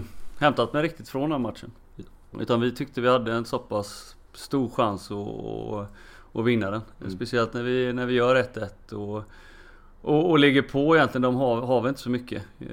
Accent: Billdal, Västra Götaland County, Sweden; Jag är född och uppväxt i Bildal, utanför Göteborg. Jag bor även nu

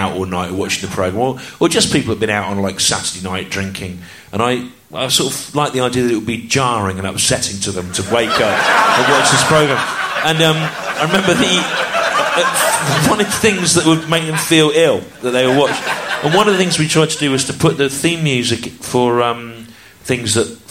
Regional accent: West Midlands, United Kingdom; because I grew up in the Midlands, and in the early 70s, there was this strange thing that happened.

